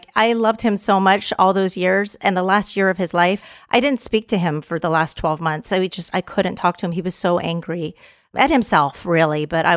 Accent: Canada; now in United States; I'm a Canadian Texan.

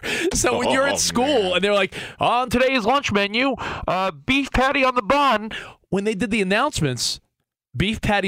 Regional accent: Long Island, New York, United States; I mean, I think I grew up on Long Island.

